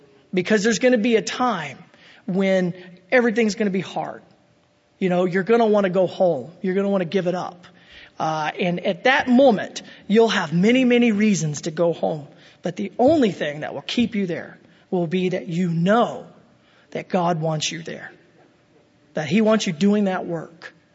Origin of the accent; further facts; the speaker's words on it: New Mexico, United States; He went out and bought and built a house in the mountains outside of Albuquerque. And I grew up out there in the East Mountains.